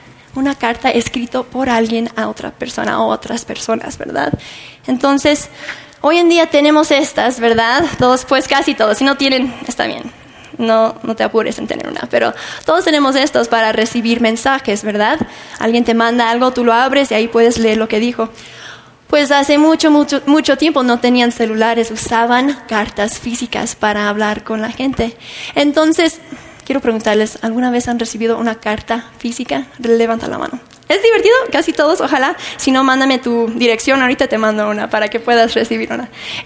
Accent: Oregon, United States; Vengo de Oregón, que es un estado aquí en los Estados Unidos, y vivo en la playa y se llama Cannon Beach.

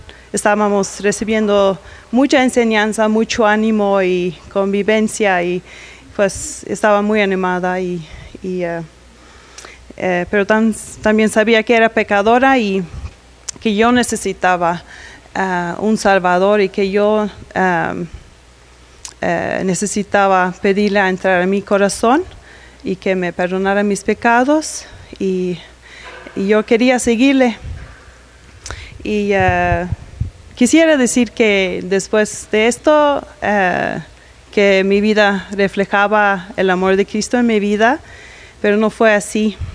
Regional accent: Faroe Islands; Yo soy de las Islas Feroe. Está ahí en Europa, Escandinavia.

